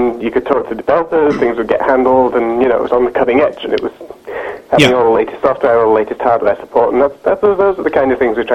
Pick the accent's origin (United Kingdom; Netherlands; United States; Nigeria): United Kingdom; England; now in Vancouver, Canada; I live in Vancouver, although I'm English.